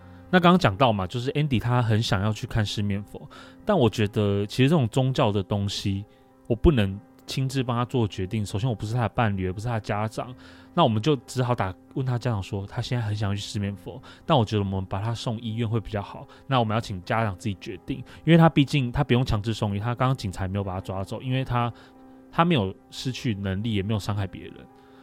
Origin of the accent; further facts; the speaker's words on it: Taiwan; 我们是台湾的朋友，我们不是外国认识的坏人，